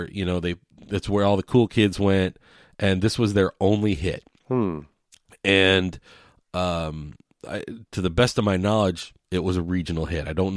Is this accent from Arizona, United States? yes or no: no; St. Louis, Missouri, United States; I grew up in St. Louis, and … was a local band.